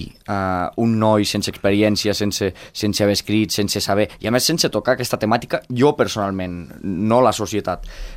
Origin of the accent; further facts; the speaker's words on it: Encamp, Andorra; Aquells que em coneixin... Soc d'Encamp.